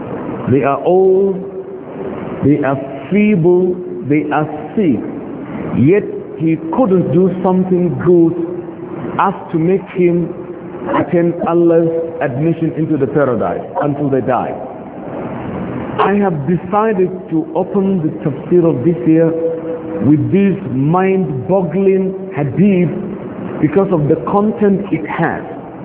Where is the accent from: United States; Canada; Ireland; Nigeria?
Nigeria; On my way back to my home country, Nigeria, to Kano, I picked an accommodation in Cotonou, the capital of Benin Republic